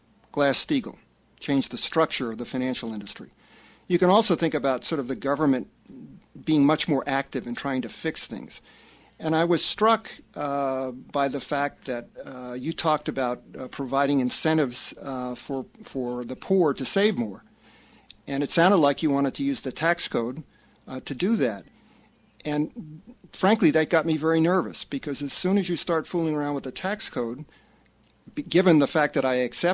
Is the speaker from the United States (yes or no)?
yes; Brooklyn, New York, United States; born there; I was born in Brooklyn, not the Midwest, and maybe that explains it.